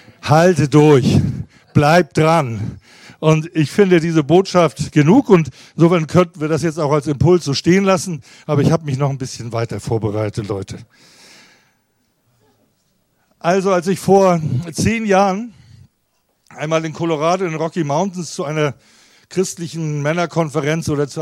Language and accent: German; Kiel, Schleswig-Holstein, Germany; born there; Kiel, der Ort, wo ich geboren bin, schafft es nicht, in die erste Liga zu kommen.